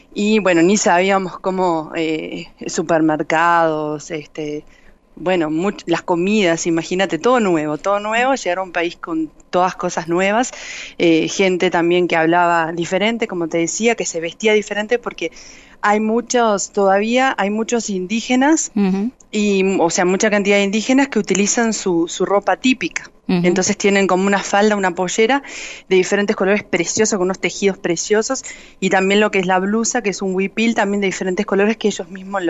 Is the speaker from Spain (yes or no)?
no; Uruguay; now in Guatemala; Tienen la habilidad de poder hablarme a mí como en uruguayo y en guatemalteco con sus amigos.